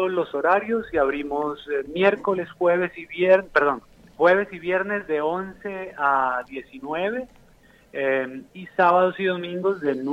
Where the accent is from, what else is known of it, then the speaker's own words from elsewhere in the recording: Nariño, Colombia; accent: Colombian; Sí, traemos el café especialmente de mi tierra, que es en el sur de Colombia, en Nariño.